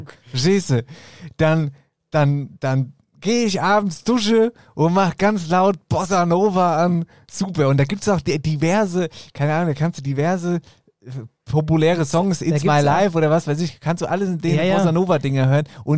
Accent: Tyrol, Austria; Ich komme aus dem Landl Tirol.

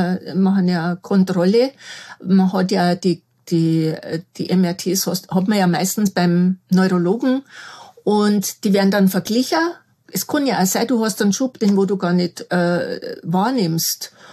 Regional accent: Rosenheim, Bavaria, Germany; Ja, also ich bin ja aus Rosenheim

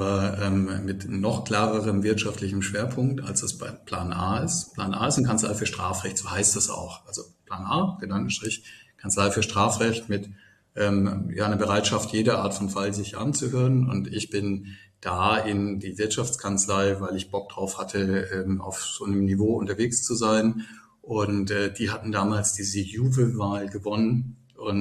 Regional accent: Baden-Württemberg, Germany; now in Düsseldorf, Germany; weil ich eine Erreichbarkeit haben wollte nach Baden, wo ich herkomme.

